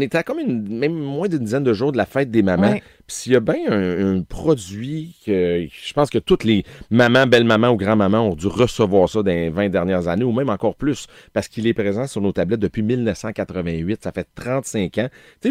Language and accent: French; Quebec, Canada; vous dites je suis Québécois et on est vachement bien reçus